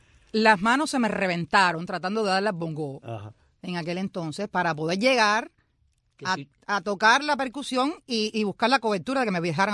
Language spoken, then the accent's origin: Spanish; Bahía Honda, Artemisa, Cuba; moved away as an adult; now in Havana, Cuba; Me mandan a buscar a mi pueblito de Bahía Honda